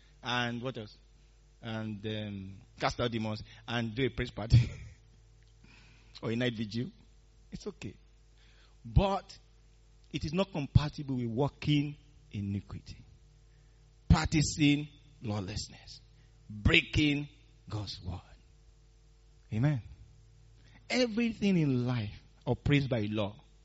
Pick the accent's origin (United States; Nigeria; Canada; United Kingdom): Nigeria; When I was growing up in Nigeria, there's something called adulterated fuel.